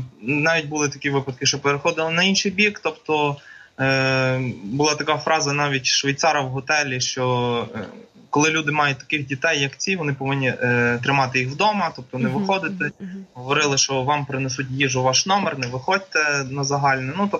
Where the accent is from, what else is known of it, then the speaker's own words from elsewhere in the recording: Lviv, Lviv Oblast, Ukraine; Ну ми зі Львова все ж таки, можна і пан.